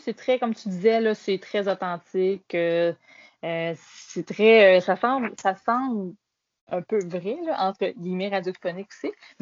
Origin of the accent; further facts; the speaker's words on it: Napierville, Quebec, Canada; moi aussi, je viens de la campagne. Je viens de Napierville, qui est une ville où est-ce qu'il y a des agriculteurs à la base.